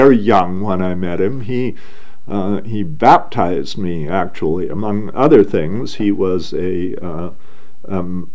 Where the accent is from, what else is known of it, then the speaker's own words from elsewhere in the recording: Fairview, Montana, United States; born there; Well, I was born on December 5th, 1945 in Fairview, Montana.